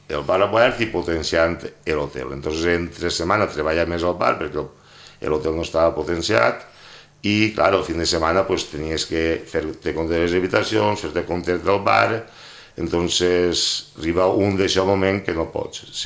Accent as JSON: {"language": "Catalan", "town": "Pego", "region": "Valencian Community", "country": "Spain", "said": "Així Pego, jo sóc de Pego, i tinc caseta a la muntanya"}